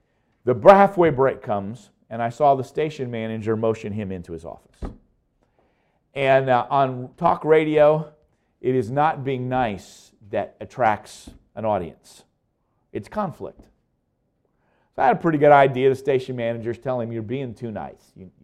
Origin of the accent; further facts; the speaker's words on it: Indianapolis, Indiana, United States; Turns out he's from my hometown, Indianapolis. Not only my hometown, my neighborhood.